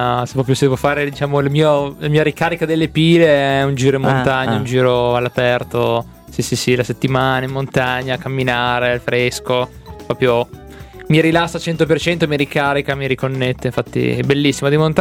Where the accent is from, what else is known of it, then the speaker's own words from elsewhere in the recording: Felino, Emilia-Romagna, Italy; Un pochino più giù Felino, esatto.